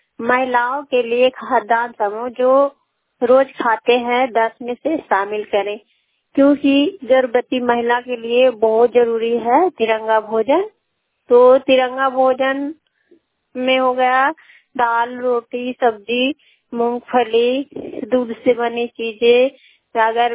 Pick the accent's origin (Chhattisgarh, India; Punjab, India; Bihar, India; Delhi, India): Bihar, India; थाना नौ जिला के जिला नालंदा के रहने वाले हूँ।